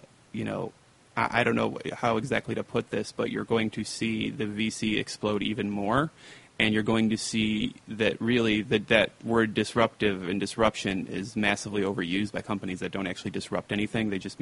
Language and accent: English; Michigan, United States; this is a little bit too Michigan-centric, because, you know, that's my home state, and I love it still